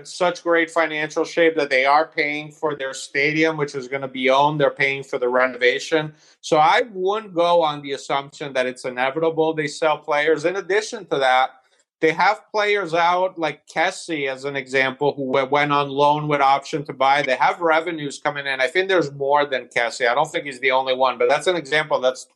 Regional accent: Italy; I was a goalkeeper growing up in Italy

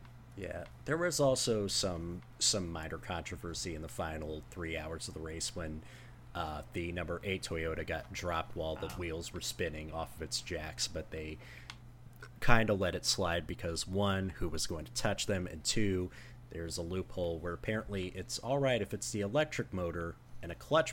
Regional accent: Hull, Yorkshire and the Humber, United Kingdom; I'm a bloke from Hull with 2 kids.

